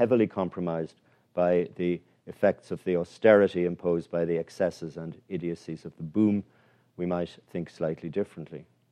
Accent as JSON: {"language": "English", "country": "Ireland", "said": "perhaps it's because I'm Irish as well as a historian."}